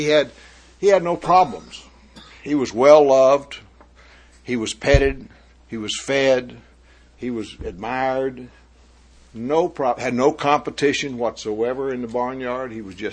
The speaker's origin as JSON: {"language": "English", "region": "Texas", "country": "United States", "tie": "born or raised there"}